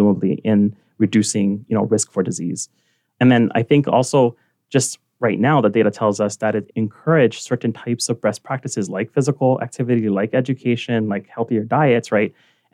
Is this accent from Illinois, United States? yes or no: no; Nanakuli, Hawaii, United States; Growing up in Nanakuli, right, like my grandmother treated patients from the community